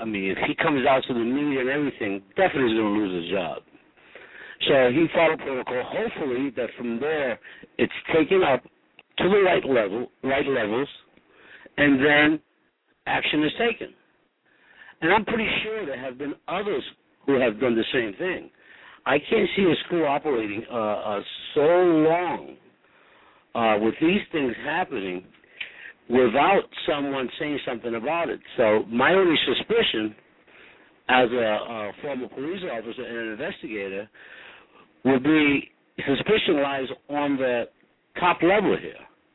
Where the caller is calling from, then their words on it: Philadelphia, Pennsylvania, United States; I'm calling from Philadelphia.